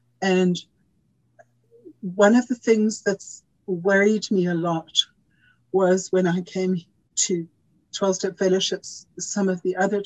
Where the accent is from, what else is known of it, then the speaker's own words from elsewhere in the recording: South Africa; from South Africa.